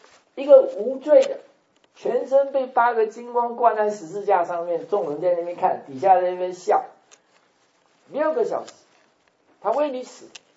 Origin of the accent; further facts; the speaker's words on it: Taiwan; 不是在我们台湾话叫唱衰哈